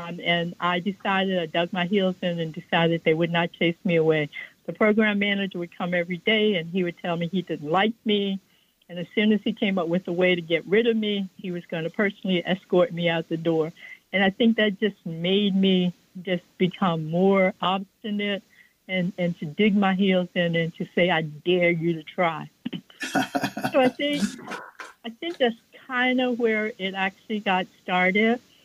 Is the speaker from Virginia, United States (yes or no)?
yes; Virginia, United States; Well, I'm a country girl. Born and raised on the Eastern Shore of Virginia in Accomack County.